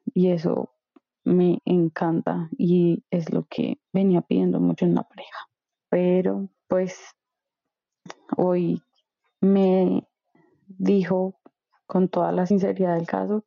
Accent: Colombia; now in Toronto, Canada; Les hablo desde Toronto, Canadá. Soy de Colombia, pero vivo acá.

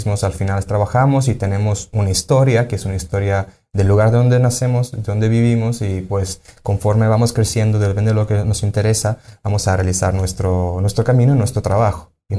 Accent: Sicily, Italy; Spanish is a second language; yo soy de Sicilia y en Sicilia también hay las festividades de muertos

